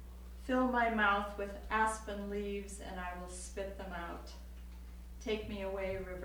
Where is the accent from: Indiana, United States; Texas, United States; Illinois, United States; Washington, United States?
Washington, United States; Whidbey Island; I'm from Whidbey Island.